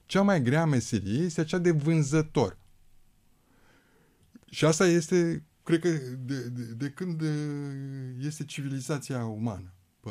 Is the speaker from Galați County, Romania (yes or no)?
yes; Galați, Galați County, Romania; eu sunt băiat din Galați, adică galațeni de-ai mei